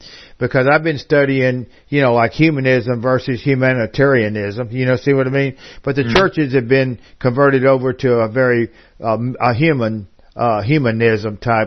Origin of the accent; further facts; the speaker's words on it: Austin, Texas, United States; I'm from Austin